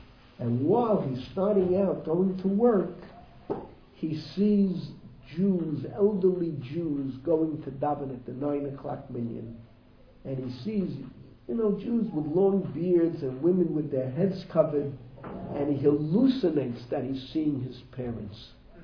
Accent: Bronx, New York, United States; Like I told you, I grew up in the Bronx.

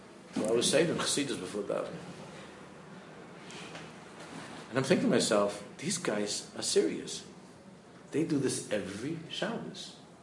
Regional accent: Queens, New York, United States; I grew up in Queens, I'm just a nice, modern Orthodox Bacher

